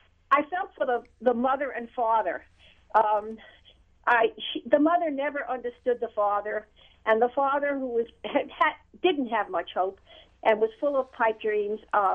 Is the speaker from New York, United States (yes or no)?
yes; Manhattan, New York, United States; I grew up in Manhattan in the 40s and 50s in what was then a largely Jewish neighborhood.